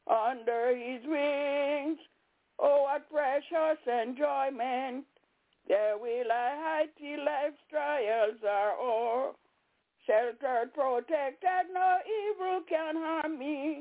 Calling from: Albany, New York, United States; I'm calling from Albany, New York.

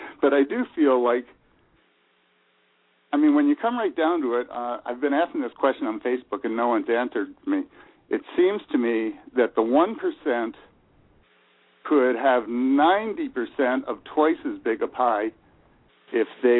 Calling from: Piscataway, New Jersey, United States; in Piscataway, New Jersey.

